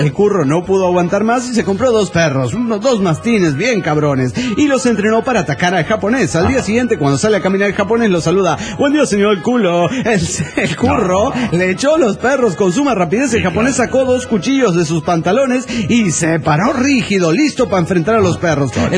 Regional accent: Axochiapan, Morelos, Mexico; de Axochapán, Morelos, México.

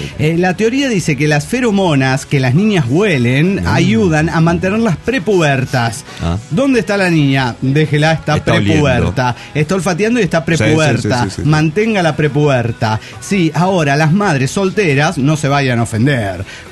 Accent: Mexico City, Mexico; del DF Mexicano.

